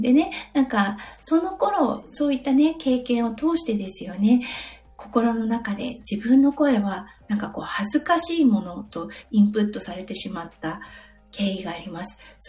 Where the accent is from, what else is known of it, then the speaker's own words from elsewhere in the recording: Iwate, Japan; 私、岩手出身なんですけれども、